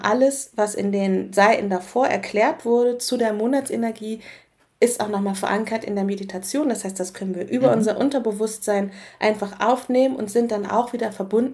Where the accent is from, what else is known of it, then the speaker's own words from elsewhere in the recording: Lower Saxony, Germany; Also, ich komme her aus einem kleinen Dorf in Niedersachsen.